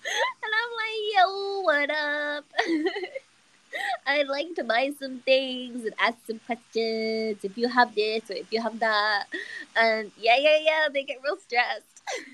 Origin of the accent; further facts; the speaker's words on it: United Kingdom; accent: British; Some of my extended family can't understand my British accent, so I have to make my accent closer to their.